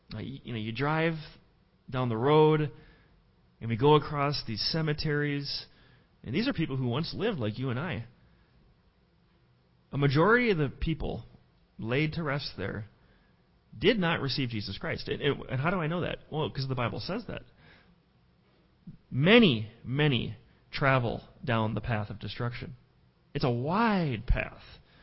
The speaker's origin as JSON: {"language": "English", "town": "Mound", "region": "Minnesota", "country": "United States", "tie": "born or raised there", "said": "His studio was actually in Chanhassen, which was not too far from Mound, where I grew up."}